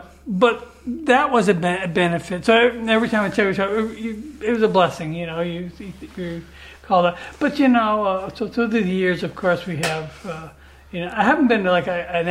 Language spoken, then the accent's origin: English; Hollywood, California, United States; we grew up in Hollywood around that environment.